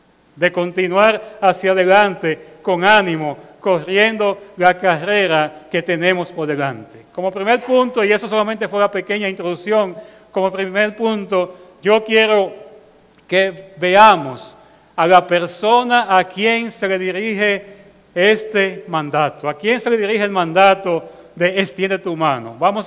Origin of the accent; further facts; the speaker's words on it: Dominican Republic; Nosotros como dominicanos sabemos que andan personas pidiendo limosna por ahí